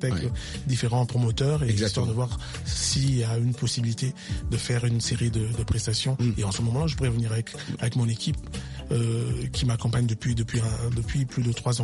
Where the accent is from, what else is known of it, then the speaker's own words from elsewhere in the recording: DR Congo; first language Lingala; French is a second language; il faut dire également la langue japonaise est un tout petit peu similaire à la langue notre langue maternelle locale le lingala